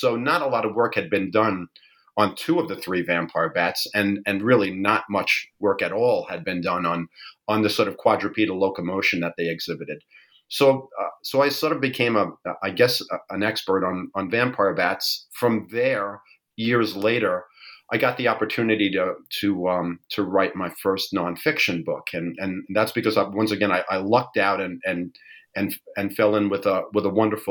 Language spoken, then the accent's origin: English; New York, United States; I am born and raised in New York.